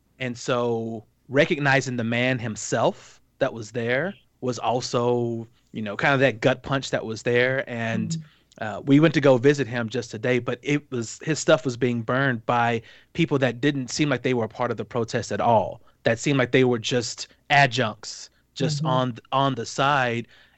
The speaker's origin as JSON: {"language": "English", "town": "Dallas", "region": "Texas", "country": "United States", "tie": "born or raised there", "said": "So I grew up just outside of Dallas."}